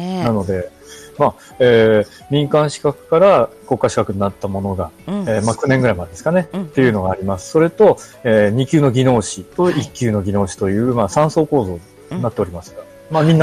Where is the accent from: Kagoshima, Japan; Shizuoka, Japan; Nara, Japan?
Kagoshima, Japan; now in Tokyo, Japan; 僕ね、鹿児島出身なのでね。